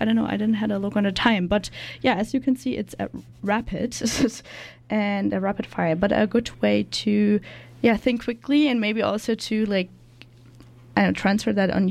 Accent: Germany; So I grew up in Germany

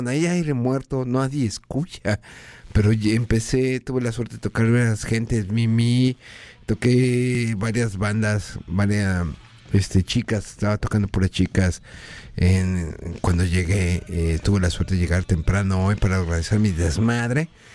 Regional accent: Mexico; Me gusta la combinación porque pues yo soy mexicano, me gusta el mariachi.

